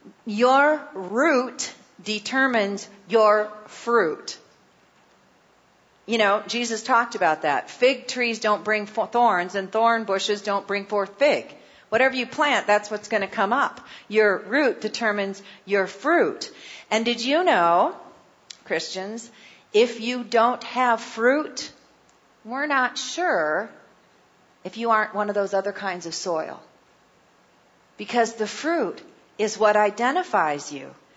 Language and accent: English; Scotland, United Kingdom; I'm Scottish.